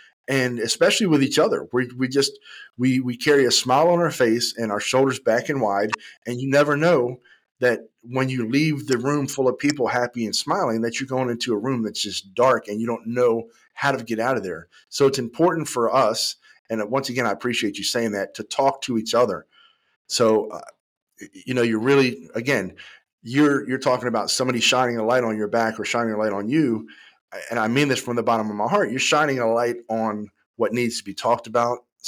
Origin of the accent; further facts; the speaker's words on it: California, United States; I'm from Cali, so it struck me right away.